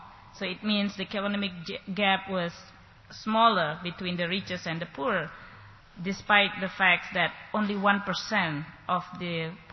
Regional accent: Indonesia; I'm coming from Indonesia.

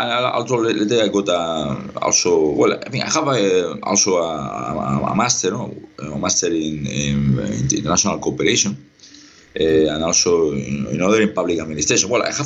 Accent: Barcelona, Catalonia, Spain; English is a second language; am a citizen from Barcelona. I was born in Barcelona. And also I was educated in Barcelona, no?

